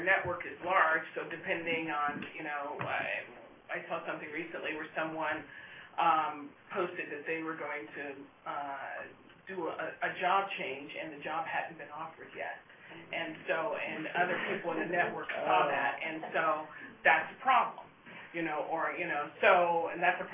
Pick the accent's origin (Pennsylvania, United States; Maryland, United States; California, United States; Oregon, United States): California, United States; I grew up in the Bay Area, so people know me.